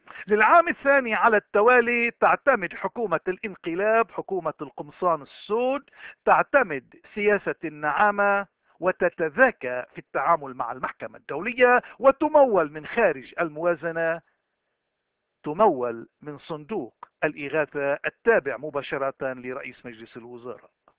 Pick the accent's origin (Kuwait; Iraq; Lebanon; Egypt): Lebanon; وتضلنا نفتخر انه نقول نحن لبنانيين.